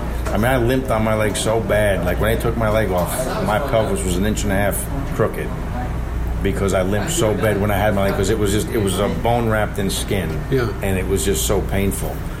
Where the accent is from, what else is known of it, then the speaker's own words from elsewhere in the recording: New Jersey, United States; I'm from New Jersey originally.